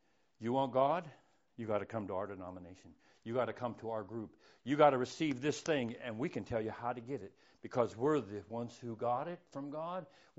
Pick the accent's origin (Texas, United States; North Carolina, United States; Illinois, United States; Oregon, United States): North Carolina, United States; Lincoln; First thing he asked me, he said, where are you from? I said, Lincoln, North Carolina.